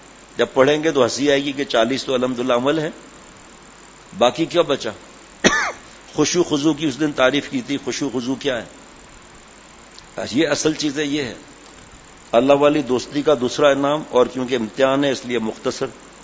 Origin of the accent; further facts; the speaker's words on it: Karachi, Sindh, Pakistan; born there; کراچی میں ہجرت کر کے، بابا میری پیدائش ہی کراچی کی